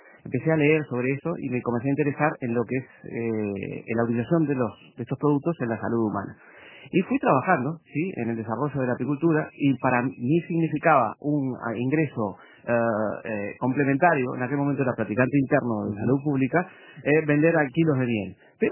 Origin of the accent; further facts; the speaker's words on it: Montevideo, Uruguay; yo nací y me crié en Maroña, un barrio al que le envío un mensaje, que por supuesto tengo mucho cariño y ahí vive mi madre y mis hermanos.